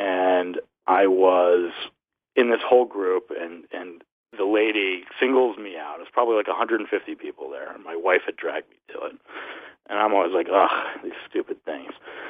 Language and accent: English; New Jersey, United States; Growing up in New Jersey and kind of I was the only Jewish kid in, like, an Italian and Irish neighborhood.